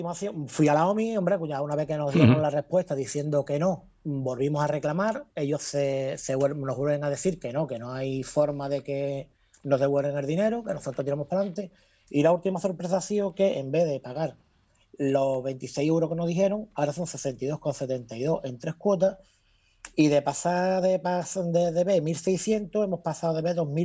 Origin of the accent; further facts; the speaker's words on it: Chiclana de la Frontera, Andalusia, Spain; Soy de aquí de Chiclana, ¿vale? Aquí de Cádiz